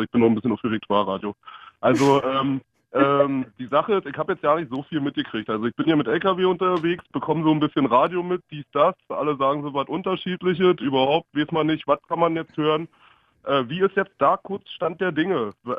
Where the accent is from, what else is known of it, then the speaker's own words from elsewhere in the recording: Frankfurt, Brandenburg, Germany; Also ich komme aus Frankfurt-Oder